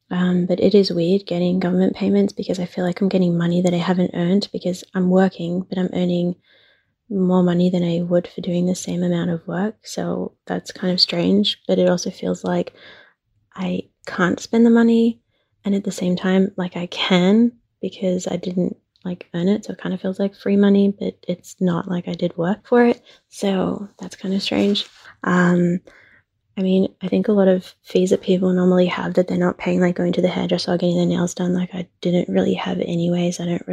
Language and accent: English; Australia; I'm from Australia